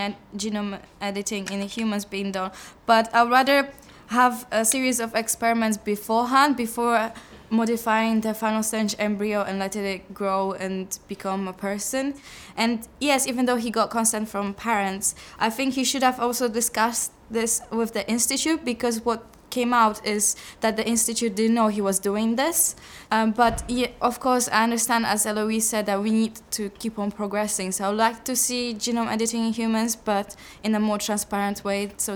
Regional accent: Poland; now in London, United Kingdom; I'm from Poland and I study human genetics at UCL, I'm in my master year.

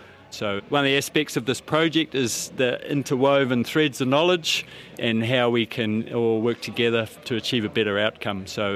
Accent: Piopio, Waikato, New Zealand; I'm from the Northern King Country, a little place called Piopio

